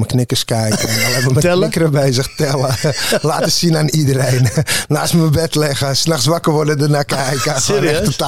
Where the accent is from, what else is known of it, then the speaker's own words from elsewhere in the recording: Amsterdam, North Holland, Netherlands; born there; 46 jaar, woon in Amsterdam, geboren in Amsterdam. Mijn vader komt uit Jemen, mijn moeder uit Casablanca.